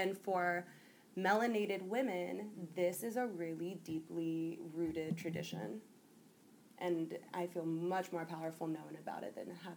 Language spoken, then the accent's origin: English; California, United States; I'm like, kind of grew up in the city. I grew up in the San Fernando Valley.